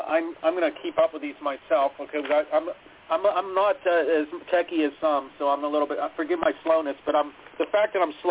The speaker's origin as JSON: {"language": "English", "region": "Pennsylvania", "country": "United States", "tie": "born or raised there", "said": "I love the title because I grew up in Western PA where the original iconic"}